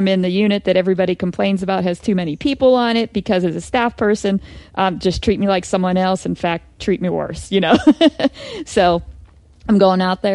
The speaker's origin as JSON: {"language": "English", "region": "Pennsylvania", "country": "United States", "said": "Because I'm from Western Pennsylvania, so that's so all whitetails."}